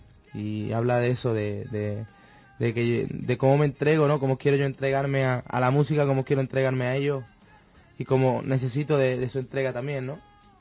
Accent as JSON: {"language": "Spanish", "town": "Córdoba", "region": "Andalusia", "country": "Spain", "said": "unos que le dedico a mi tierra, Córdoba, ¿no? A su cultura, a su mujer cordobesa"}